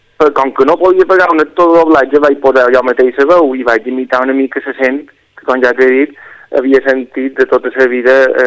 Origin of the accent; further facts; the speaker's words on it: Palma, Balearic Islands, Spain; Jo som llonguet, tot cada dia som de Palma